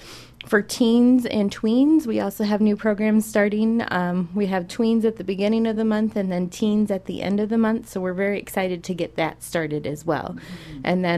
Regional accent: Des Moines, Iowa, United States; Well, I'm actually from Des Moines. I graduated from Norwalk, went to Iowa State University and graduated from there.

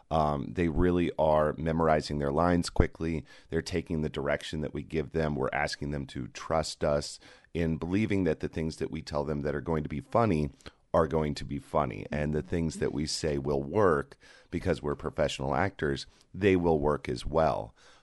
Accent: Denver, Colorado, United States; now in New York, United States; I am a New York transplant as well, originally from Denver, Colorado. I moved to New York after college at the University of Northern Colorado. And I've been in New York for the past 7 years.

